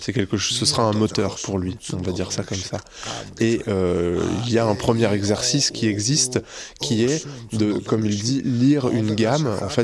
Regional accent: Bayan Kherkhan, Khovd, Mongolia; born there; French is a second language; Je suis né à Bayan Kherkhan, qui est une petite partie d'une commune plus grande qui s'appelle Chandman, qui appartient à la province de Khoft. Donc pour information, je précise, c'est dans l'ouest, l'extrême ouest de la Mongolie, au milieu des montagnes de l'Altaï, à 1700 km de la capitale Oulan-Bator.

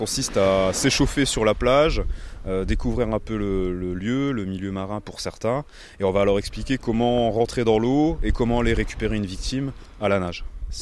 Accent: Grand Est, France; on vient du Grand Est. C'est pas une région où on a beaucoup de plages. On a des jolis lacs. Il y a quelques plages sur ces lacs.

